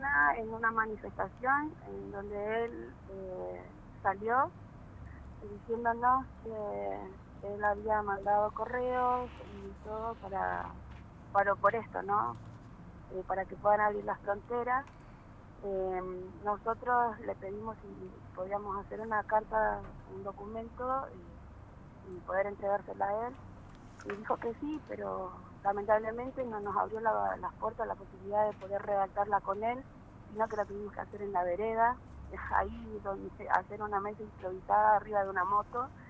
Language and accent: Spanish; Chile; yo soy chilena, casada con un argentino y mis hijos son argentinos.